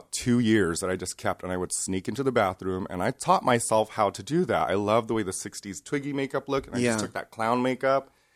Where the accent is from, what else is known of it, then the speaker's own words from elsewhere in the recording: Indonesia; also born or lived in United States; I was born in the States, and at age 3, my father decided to move the entire family, which was my mom, my sister, myself, and him, to Indonesia.